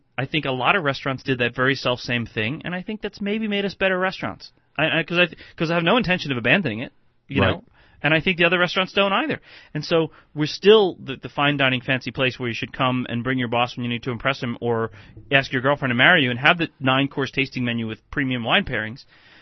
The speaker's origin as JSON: {"language": "English", "region": "New Jersey", "country": "United States", "said": "I'm from Jersey. I can't help it."}